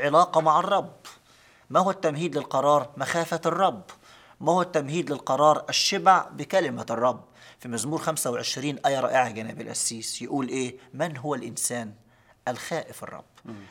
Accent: Egypt; او بيسموها عندنا في مصر الزنقات

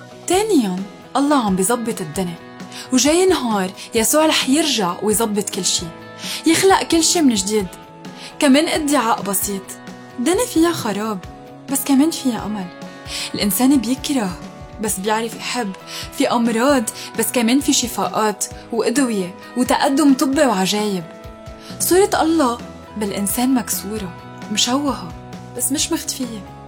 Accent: Lebanon; بتبلش توصف سنة 2020، خصوصي علينا كلبنانيين.

